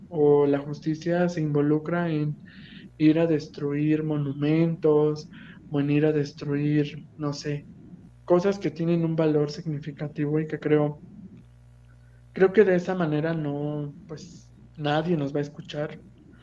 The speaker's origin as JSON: {"language": "Spanish", "region": "Mexico City", "country": "Mexico", "said": "yo, por ejemplo, aquí en la Ciudad de México, pues, de donde soy originario"}